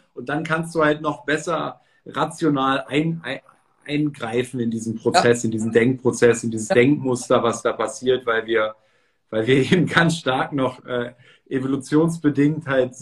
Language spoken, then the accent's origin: German; Berlin, Germany